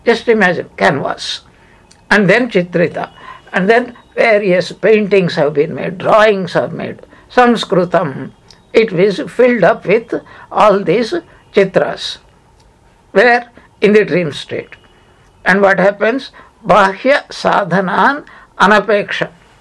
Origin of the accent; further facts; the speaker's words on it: India; I am from India and I am a Hindu